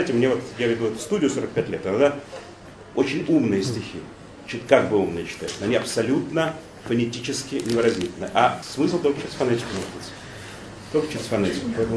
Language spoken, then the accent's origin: Russian; Moscow, Russia; also born or lived in Perm; Я же москвич, просто в эвакуации там была семья, и я там жил до года, по-моему.